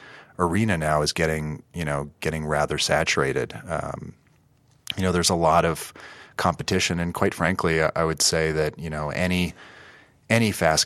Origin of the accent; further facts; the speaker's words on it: Canada; Well, you know, I grew up in Canada